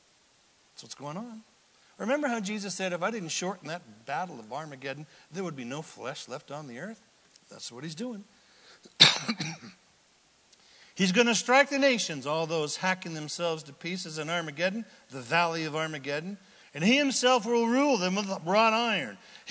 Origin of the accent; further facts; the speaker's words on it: Anderson, California, United States; in my town, I grew up in Anderson, California, a small town, and the big megalopolis was Redding, California.